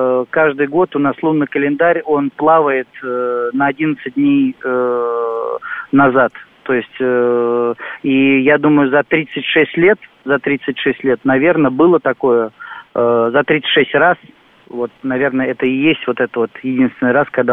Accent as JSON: {"language": "Russian", "region": "Moscow", "country": "Russia", "said": "я сам москвич, мой отец москвич"}